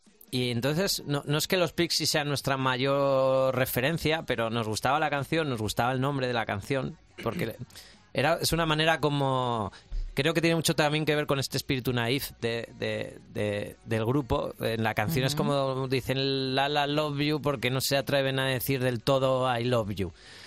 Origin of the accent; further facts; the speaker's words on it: Parla, Community of Madrid, Spain; cuando nos pregunten no diremos que somos de Madrid, diremos que somos de Parla.